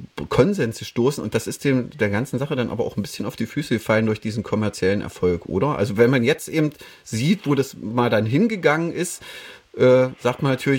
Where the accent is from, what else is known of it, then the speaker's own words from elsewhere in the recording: Wittenberg, Saxony-Anhalt, Germany; Ich komme aus der Wittenberger Ecke, das ist noch nicht so weit weg von Berlin.